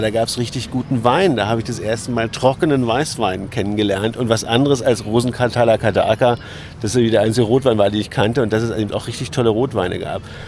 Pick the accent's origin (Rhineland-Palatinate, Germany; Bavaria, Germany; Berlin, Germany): Berlin, Germany; also born or lived in Königs Wusterhausen; Ich bin jedenfalls in Königs Wusterhausen geboren. Aber wir haben immer in Berlin gewohnt. Und insofern bin ich aus Berlin überhaupt nicht, bin ich Berliner.